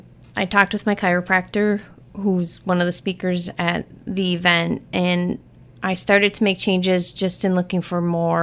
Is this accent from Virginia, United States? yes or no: no; Crivitz, Wisconsin, United States; I am originally from Crivitz, Wisconsin.